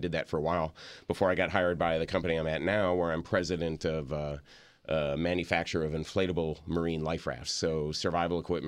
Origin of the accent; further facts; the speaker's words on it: Chicago, Illinois, United States; I grew up in Chicago. I went to college in North Carolina on a Navy ROTC scholarship.